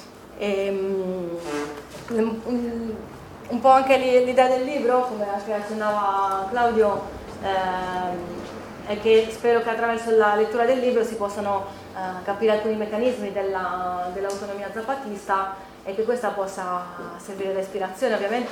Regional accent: La Spezia, Liguria, Italy; E io sono di La Spezia … sono di La Spezia e sono andata in Messico nel 2009

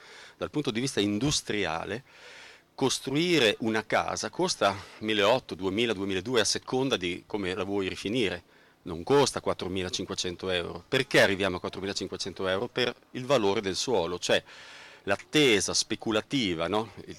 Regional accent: Bologna, Emilia-Romagna, Italy; io sono nato e cresciuto a Fossolo. Fossolo è una zona PEP.

